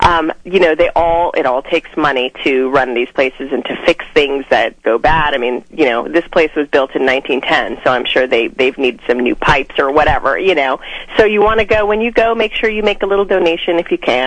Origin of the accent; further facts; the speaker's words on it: California, United States; I grew up in California. I live on the East Coast.